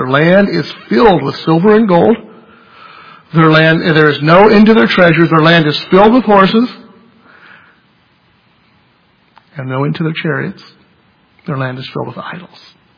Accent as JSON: {"language": "English", "country": "United States", "said": "we're American, so we can't do like they do in some countries where you talk about this for 3 hours as it deserves"}